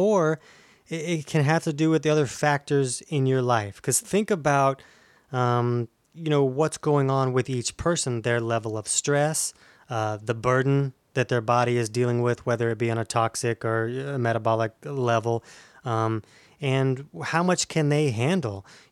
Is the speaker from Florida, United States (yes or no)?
yes; Orange Park, Florida, United States; I'm from Orange Park, Florida.